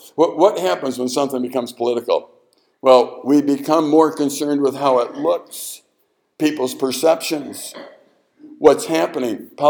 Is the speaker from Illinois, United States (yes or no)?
yes; Chicago, Illinois, United States; born there; And I'm not. I was born in Chicago.